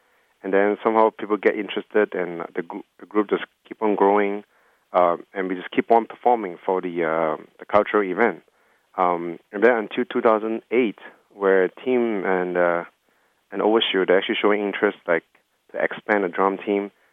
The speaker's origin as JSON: {"language": "English", "country": "Malaysia", "said": "I'm from Malaysia, and I've been studying engineering since high school."}